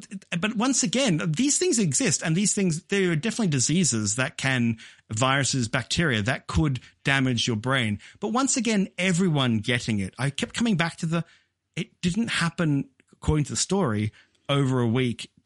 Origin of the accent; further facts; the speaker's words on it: Australia; as an Australian, you're like, they're really close, but they sound remarkably different.